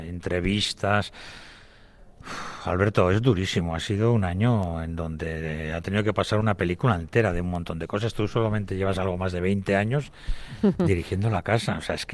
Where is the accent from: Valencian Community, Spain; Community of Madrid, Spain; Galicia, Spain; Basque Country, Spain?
Basque Country, Spain; Bilbao; Somos de Bilbao